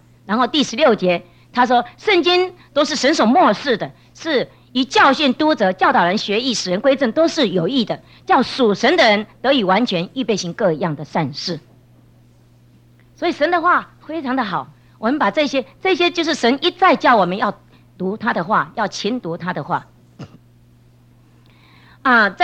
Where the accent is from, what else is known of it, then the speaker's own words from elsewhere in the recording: Taiwan; 那我们台湾话就叫做什么呢？我很盼望我讲的一些闽南话你们都听得懂。有时候国语啊，不知道怎么讲，讲到闽南话好像比较有乡土味道。